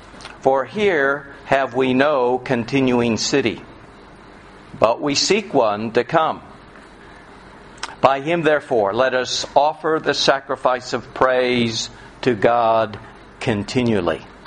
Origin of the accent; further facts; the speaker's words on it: Queensland, Australia; Even though we come from Queensland, even though we win the state of origin year after year after year